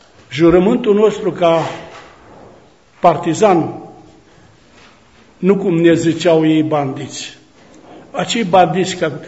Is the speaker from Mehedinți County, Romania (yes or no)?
yes; Baia de Aramă, Mehedinți County, Romania; now in Teregova, Romania; original sunt din Mehedinți, Titerleș, Baia de Aramă, dar după eliberarea mea m-am căsătorit în Teregova și asta am făcut-o la 33 de ani.